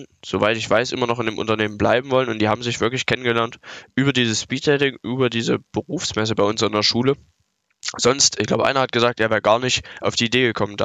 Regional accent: Thuringia, Germany; Ich glaube, wir haben das bei uns in Thüringen oft besprochen

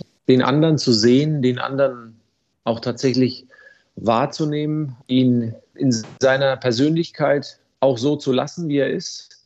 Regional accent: Nuremberg, Bavaria, Germany; accent: Franconian; Ich bin ja in Nürnberg geboren, quasi in Originalfranke. Das R, das kann ich quasi nicht verstecken.

